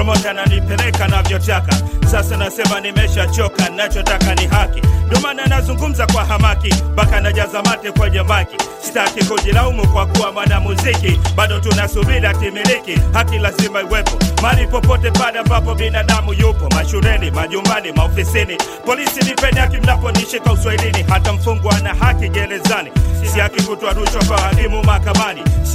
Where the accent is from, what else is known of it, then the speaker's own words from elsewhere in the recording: Tanzania; Haki kama binadamu. Haki kama Mtanzania, raia wa Tanzania.